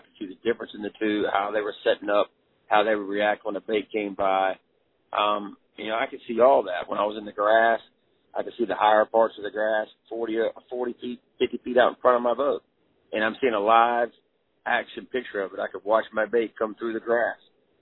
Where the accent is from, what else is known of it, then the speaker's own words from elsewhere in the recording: Charlotte, North Carolina, United States; I grew up in Charlotte, but I've lived the rest of my life up around the Lincoln, Denver area